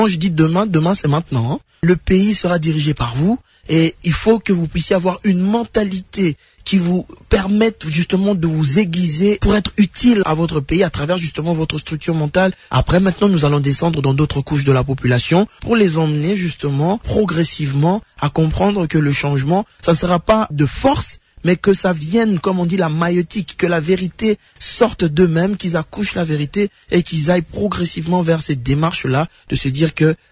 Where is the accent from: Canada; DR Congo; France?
DR Congo; en tant que Congolais, nous sommes tous nés avec cet ADN de l'amour de notre pays